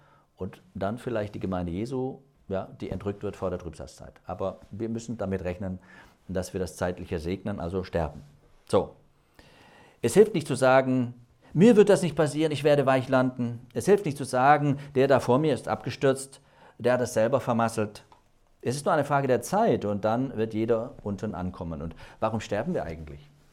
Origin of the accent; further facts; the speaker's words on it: Stuttgart, Baden-Württemberg, Germany; Nicht nach Baden-Württemberg, Stuttgart, wo ich groß geworden bin.